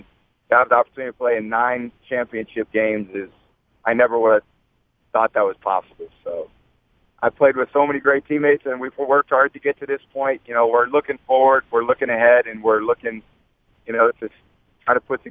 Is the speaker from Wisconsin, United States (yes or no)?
no; California, United States; he and Steve Young growing up in the Bay Area, with those two guys were, you know, the guys that I idolized.